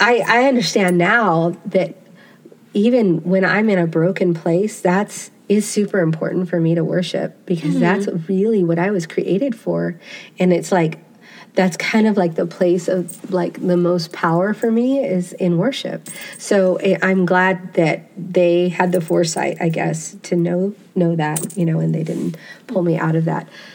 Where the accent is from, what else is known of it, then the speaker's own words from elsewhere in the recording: United States; that's something I realized in Wales is, oh my gosh, I really am an American. Like, I'm an American